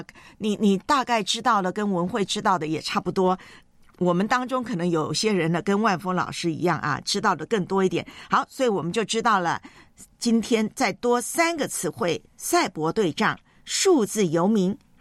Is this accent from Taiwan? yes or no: yes; Taiwan; 以后退休能不能在我的老家台湾远程？